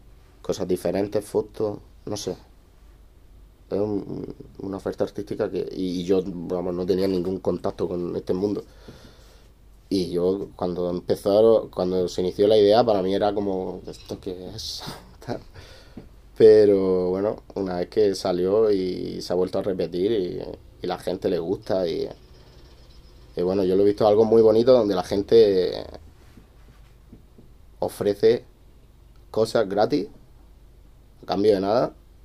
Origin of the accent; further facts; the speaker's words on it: Spain; A veces hay un chico ahí que somos todos españoles y sí que hablamos mucho español y se nos olvida que está ahí el chico.